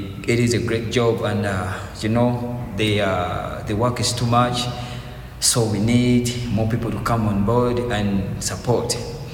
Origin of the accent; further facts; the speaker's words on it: Kampala, Central Region, Uganda; English is a second language; I'm from Uganda, Kampala, Kawempe.